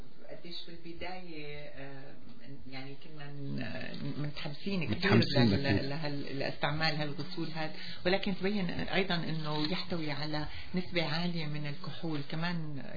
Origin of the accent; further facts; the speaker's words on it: Syria; نحن كسوريين